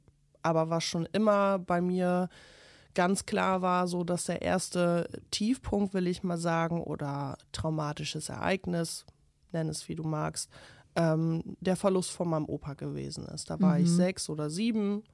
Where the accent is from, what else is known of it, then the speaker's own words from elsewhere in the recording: Ihren, Lower Saxony, Germany; Ich bin mit meinen Eltern in Iren groß geworden, das ist ein kleines Dorf in West-Oberleding.